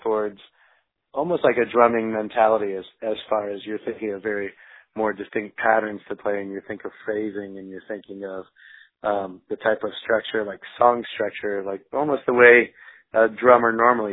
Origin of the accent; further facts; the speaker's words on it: North Miami Beach, Florida, United States; moved away as an adult; also born or lived in San Diego; I'm originally from Miami. I grew up in North Miami Beach. Yeah. And I ended up right after high school, going into the Navy. And that's what got me out to San Diego and the West Coast.